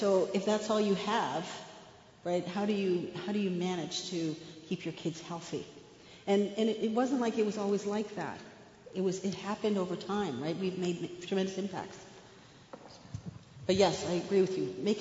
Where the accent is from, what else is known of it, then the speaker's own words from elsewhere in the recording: Toronto, Ontario, Canada; I grew up in Toronto. And as I was growing up in Toronto, I have to tell you, it wasn't pleasant going to school all the time